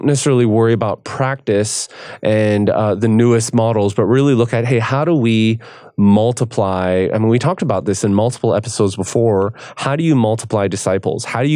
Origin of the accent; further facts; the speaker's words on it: Canada; I'm a Canadian.